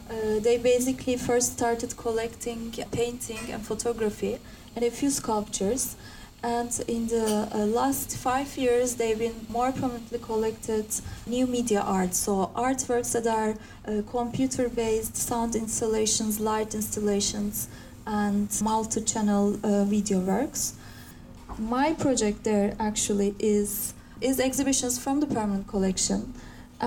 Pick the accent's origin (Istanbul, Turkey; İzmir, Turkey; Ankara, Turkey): Istanbul, Turkey; English is a second language; moved away as an adult; also born or lived in Florence, Italy / London, United Kingdom; I was born in Istanbul, raised in there, and I always knew that I wanted to go back after my studies and do things there and do things in my own city